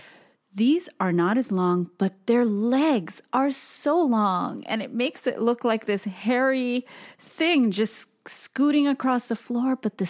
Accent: Hawaii, United States; So the first night. Okay, so Toast and I are both born and raised in Hawaii.

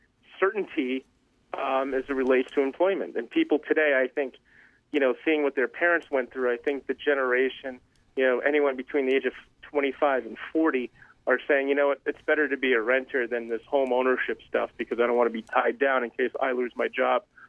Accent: New York City, New York, United States; I've been to cities, born and raised in New York City.

